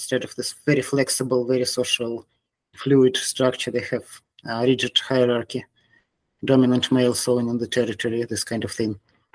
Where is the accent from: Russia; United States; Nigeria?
Russia; Moscow; I grew up in Moscow, Russia.